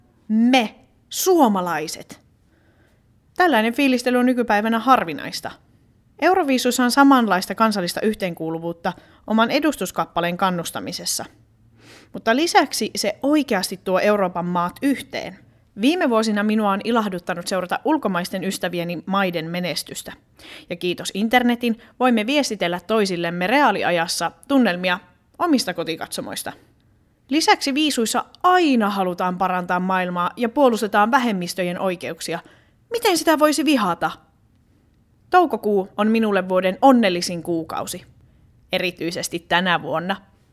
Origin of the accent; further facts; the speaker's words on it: Savonlinna, South Savo, Finland; Kävin aikoinaan myös katsomassa kotikaupungissani paikallisjoukkueen jääkiekkoa. No, Savonlinnan Sapko ei ole koskaan ollut mikään kova tiimi